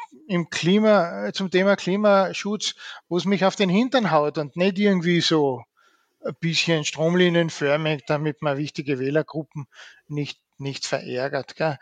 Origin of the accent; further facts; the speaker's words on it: Austria; Also von den dreien, da tue ich mir auch als Österreicher schwer, ein Vorbild herauszugreifen.